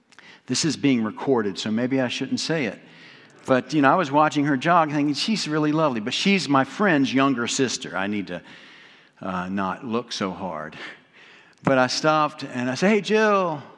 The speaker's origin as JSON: {"language": "English", "town": "Hampton", "region": "Virginia", "country": "United States", "tie": "born or raised there", "said": "We grew up there in Hampton, where to the left on the water, there was Fort Monroe, and to the right on the water, there was Newport News Point"}